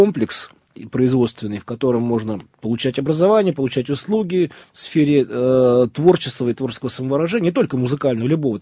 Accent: Asbest, Sverdlovsk Oblast, Russia; меня город Асбест интересует именно как мой родной город и моя родная школа.

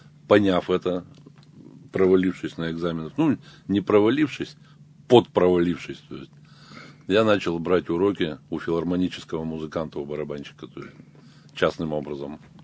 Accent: Yekaterinburg, Sverdlovsk Oblast, Russia; В Свердловске тогда еще, я сам свердловчанин коренной, то есть.

